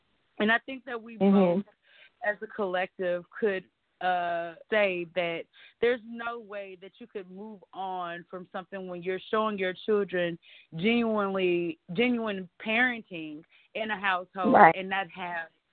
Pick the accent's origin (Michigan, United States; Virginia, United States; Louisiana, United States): Louisiana, United States; I'm from Louisiana, but I had to pitch in for a second.